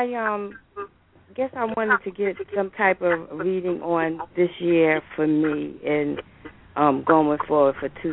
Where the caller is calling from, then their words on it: New Jersey, United States; I'm calling from New Jersey.